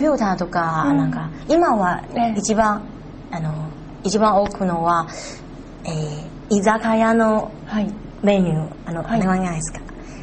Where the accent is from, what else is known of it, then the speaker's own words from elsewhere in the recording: Taiwan; Japanese is a second language; moved away as an adult; now in Japan; 台湾です。